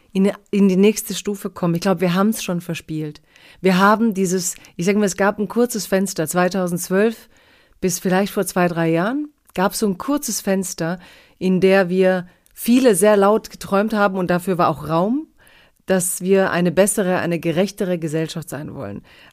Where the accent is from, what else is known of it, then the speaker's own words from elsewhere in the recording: Castrop-Rauxel, North Rhine-Westphalia, Germany; ich komme aus Castrop-Rauxel und Punkt.